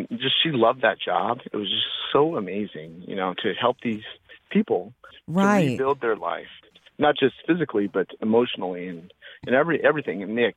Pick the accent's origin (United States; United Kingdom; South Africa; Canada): United States; Peoria, Illinois; I grew up in Peoria, Illinois.